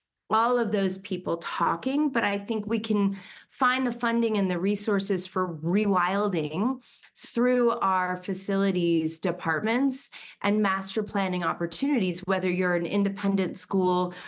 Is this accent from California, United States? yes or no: no; Texas, United States; and growing up in Texas